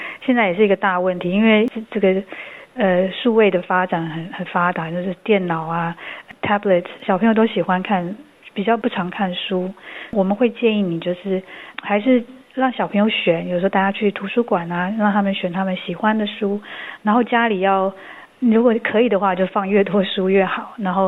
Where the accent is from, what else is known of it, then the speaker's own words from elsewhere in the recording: Taiwan; 我是在台湾长大，然后我在台湾也念了大学，所以我对台湾的环境就是比较了解。